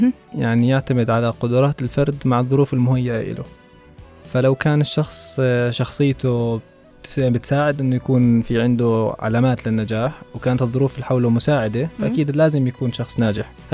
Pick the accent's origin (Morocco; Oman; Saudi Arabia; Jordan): Jordan; خلع الورك أو خلع الولادة زي ما بيسموه عندنا في الأردن